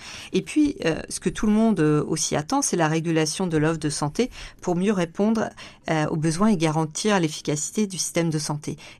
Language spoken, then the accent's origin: French; Reims, Grand Est, France; Alors, je suis marnaise, je suis née à Reims. J'ai commencé mes études de médecine à Reims.